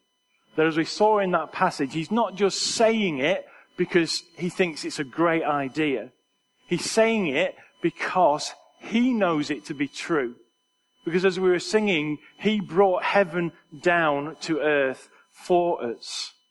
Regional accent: Preston, North West England, United Kingdom; I'm Preston born and raised, or actually, some people say, "No, you're not from Preston, because I was born in Barton," which obviously is the center of the universe.

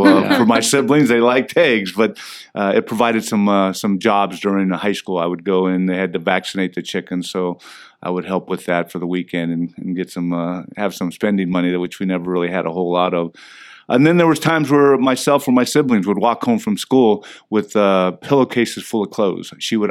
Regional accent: Ontario, California, United States; You know, I grew up in Ontario, California, which was about 40 miles east of L.A., and I'm always sure to say California because when I say I'm from Ontario, people look at me and say, you're Canadian?

